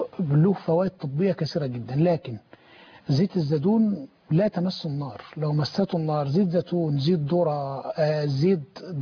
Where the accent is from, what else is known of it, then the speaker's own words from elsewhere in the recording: Egypt; الحقيقة احنا عندنا في مصر هنا احنا مش بعيد عن الاكل الصحي.